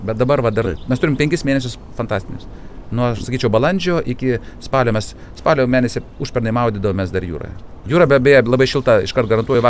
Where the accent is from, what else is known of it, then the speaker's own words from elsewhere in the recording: Klaipėda, Klaipėda County, Lithuania; Ir aš gimiau Klaipėdoje. Ir aš jiems sakau, aš vienintelis klaipėdietis, vienintelis gimiau Klaipėdoje. Jūs visi čia atvažiavę iš kitur. Taip kad sąžiningai, esu tikras klaipėdietis.